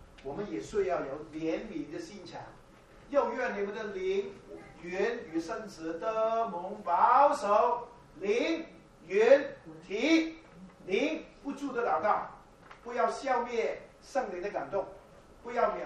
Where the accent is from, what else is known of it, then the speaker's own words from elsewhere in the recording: China; 哎呀，我中国人不太喜欢讲这些的